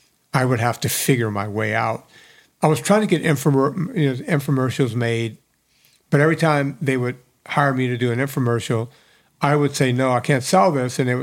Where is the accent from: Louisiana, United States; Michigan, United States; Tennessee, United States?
Louisiana, United States; New Orleans; moved away; I'm from the New Orleans area, and we knew each other. And when I first moved out here, I couldn't get anything rolling.